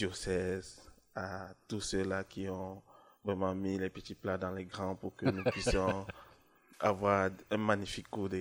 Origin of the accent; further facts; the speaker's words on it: Cameroon; Dans mon pays d'origine, qui est le Cameroun